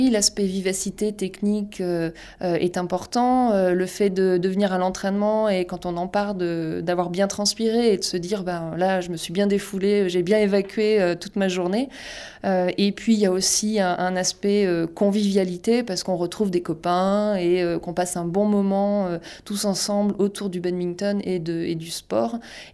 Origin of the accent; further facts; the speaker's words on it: Guéret, Nouvelle-Aquitaine, France; C'était en Creuse, ma ville natale, Guéret.